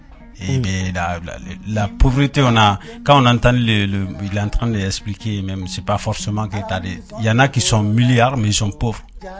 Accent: Mali; Ce qui fait qu'il y a beaucoup d'artistes talentueux qui sont chez nous, au Mali en tout cas

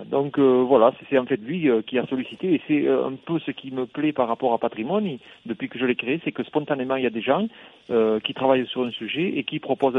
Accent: Occitanie, France; y compris chez nous en Aveyron

